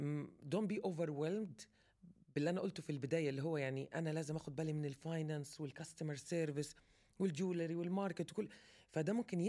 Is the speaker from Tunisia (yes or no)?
no; Palestine; عشان أنا فلسطينية. الوالدة مصرية، عشان كده بكلم مصري وأسهل وأسرع. لكن أنا فلسطينية